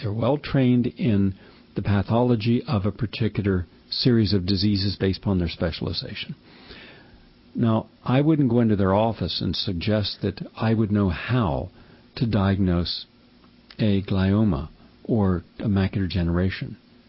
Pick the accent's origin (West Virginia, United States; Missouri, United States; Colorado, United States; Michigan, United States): West Virginia, United States; Well, where I grew up in West Virginia